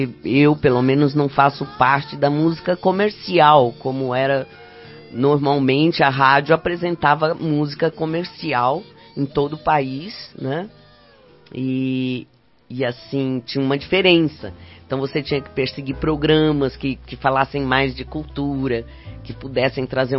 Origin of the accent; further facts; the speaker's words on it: Mato Grosso do Sul, Brazil; Lá da minha terra do Mato Grosso do Sul.